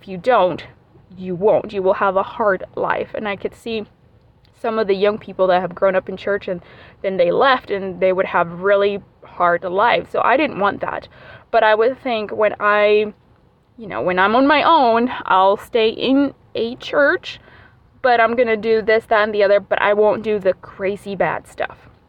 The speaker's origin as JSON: {"language": "English", "town": "Panama City", "region": "Panamá", "country": "Panama", "said": "I am from Panama City, Panama, the country of Panama. If you heard of the Panama Canal, that's where I'm from."}